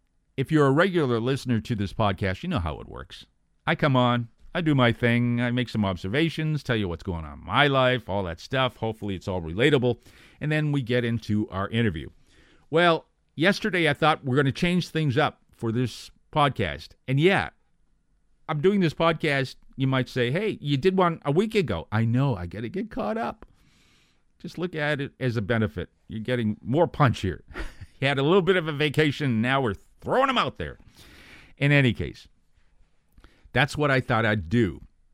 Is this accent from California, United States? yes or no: no; Boston, Massachusetts, United States; now in Toronto, Canada; Yeah, I'm from Boston, but I live in the Toronto area.